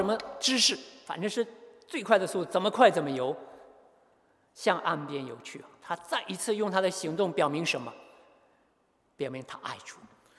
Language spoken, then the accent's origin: Chinese; Northeast China, China; accent: Northeastern; 累到都用我们东北话、东北人讲，都拉拉胯了